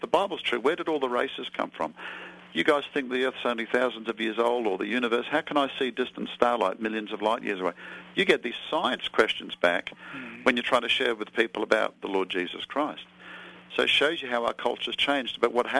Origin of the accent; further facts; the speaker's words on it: Australia; my home country of Australia